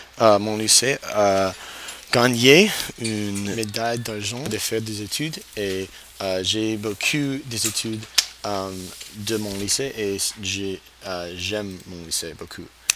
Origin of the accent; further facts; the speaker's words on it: Madison, Connecticut, United States; French is a second language; je viens de Madison, Connecticut.